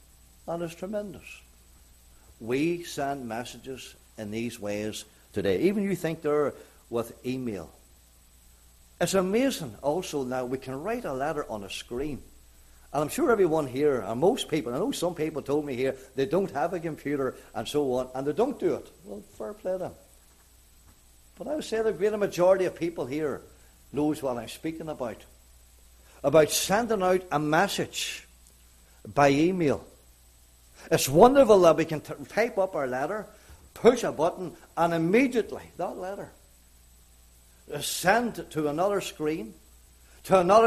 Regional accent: Northern Ireland, United Kingdom; I remember as a young lad growing up in County Armagh, Northern Ireland, in our village

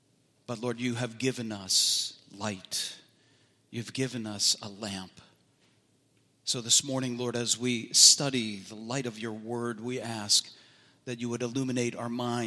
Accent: Philadelphia, Pennsylvania, United States; Well, one of the things about growing up in the inner city, for me, growing up in North Philadelphia, well, there was never a lack of friends to play with.

